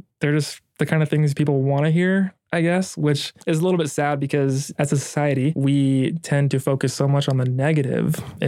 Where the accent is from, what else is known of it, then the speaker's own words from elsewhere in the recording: the South, United States; I grew up in the South for middle school, high school, and being, you know, a little bit darker was always an issue. I've also experienced, you know, like as a gay man